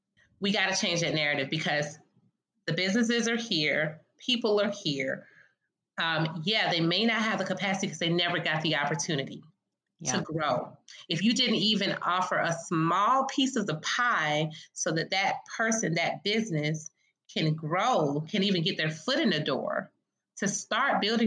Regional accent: Jamaica; Yes, I'm Jamaican, I'm Caribbean, but even the Caribbean diaspora has a bunch of differences and nuances and just so much amazingness about us that we're not just all the same.

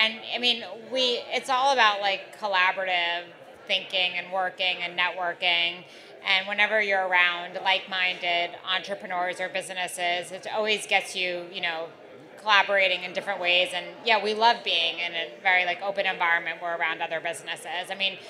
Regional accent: New York City, New York, United States; I mean, I grew up in New York City. I had never explored this part of Brooklyn.

